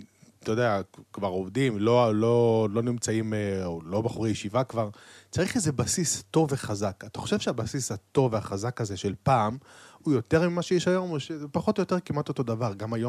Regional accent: Netivot, Southern District, Israel; אני יליד איש נתיבות

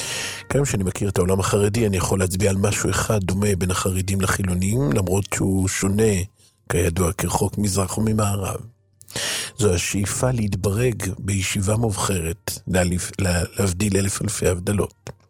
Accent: Northern District, Israel; נולדתי בצפון הארץ, גדלתי בבית חילוני למהדרין, ומלבד קידוש בשבת לא ידעתי כלום כמעט על היהדות

